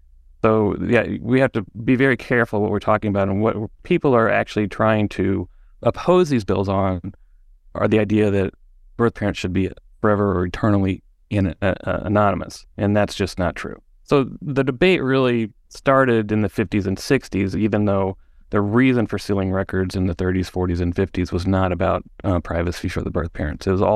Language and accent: English; Washington, District of Columbia, United States; born there; I was born and adopted in the District of Columbia.